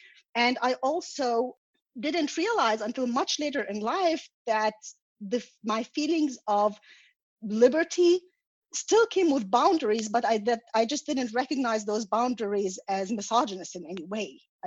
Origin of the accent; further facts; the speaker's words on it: Egypt; moved away as an adult; now in United States; I came to the US when I was 23 and I grew up in Egypt